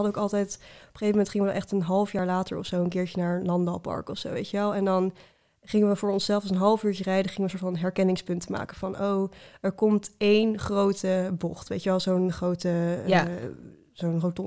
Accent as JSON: {"language": "Dutch", "region": "Utrecht", "country": "Netherlands", "said": "Ja, ik weet nog heel goed, ik kom uit Utrecht."}